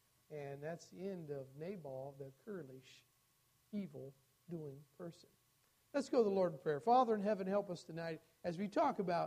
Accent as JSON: {"language": "English", "country": "United States", "said": "Or especially being American, we can have pride of being independent"}